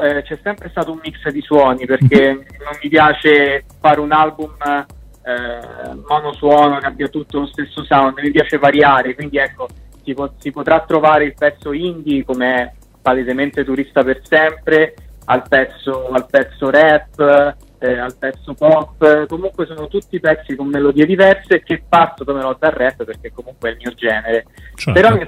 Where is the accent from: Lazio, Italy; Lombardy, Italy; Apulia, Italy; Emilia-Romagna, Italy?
Lazio, Italy; Rome; nasce perché volevo fare un brano che celebrasse Roma, che naturalmente è la mia città natale